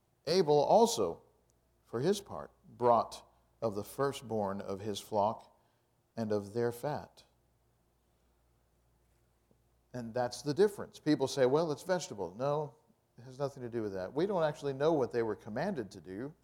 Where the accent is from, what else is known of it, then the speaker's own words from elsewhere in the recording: Texas, United States; Everybody kind of apologizes for the heat, but I am from Texas, and heat is not that unusual down there